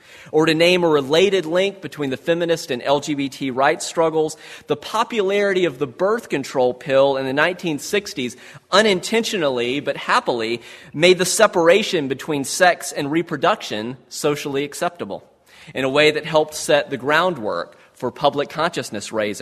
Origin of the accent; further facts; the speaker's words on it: South Carolina, United States; the story, no surprise probably, that of U.S. history that I learned to tell growing up in South Carolina.